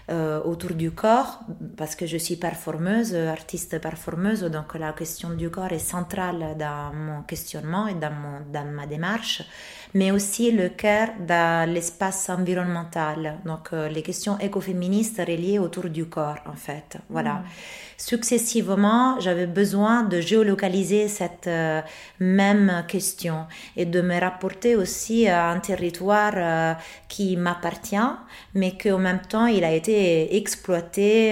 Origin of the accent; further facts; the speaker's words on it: Rome, Lazio, Italy; also born or lived in Naples; je suis originaire de Naples, mais j'ai grandi à Rome toute ma vie